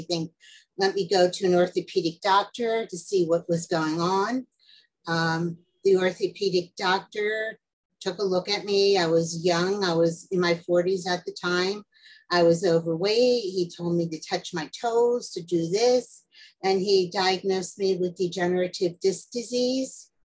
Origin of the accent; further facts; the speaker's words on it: New Jersey, United States; I was born in New Jersey, raised in New Jersey, and still live in New Jersey.